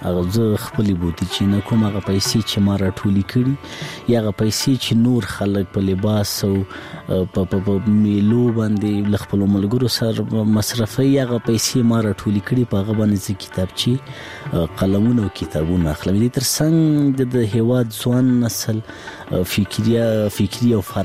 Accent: Laghman, Afghanistan; زه په لغمان کې پیدا سویم په لغمان کې رلوی سویم خوانسی می په لغمان کې لوسته

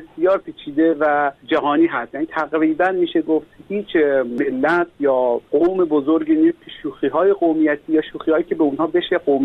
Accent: Khorasan, Iran; born there; مثلا من خودم یه زمان در رابطه با روستاهای خراسان به همون محل زادگاهمون تعریف میکردم

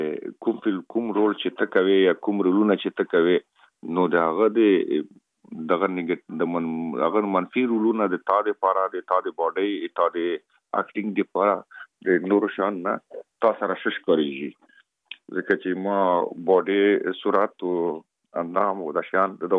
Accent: Afghanistan; خلک خبر دي چې زه افغان یم او په بالیوډ کې کوم فلمو کې کار کوم

